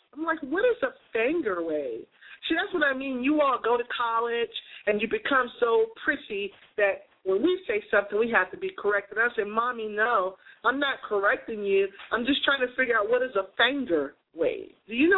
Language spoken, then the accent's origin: English; Boston, Massachusetts, United States; For instance, I'm from Boston, Massachusetts, and I drive a car, right? So everybody says things with a K, and my accents fluctuate